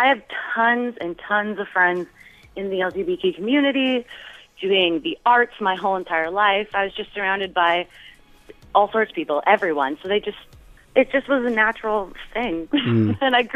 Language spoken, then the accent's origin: English; St. Albert, Alberta, Canada; moved away as an adult; now in Los Angeles, United States; I grew up in Alberta, in a small old town called St. Albert. And I moved to Los Angeles about 5 years ago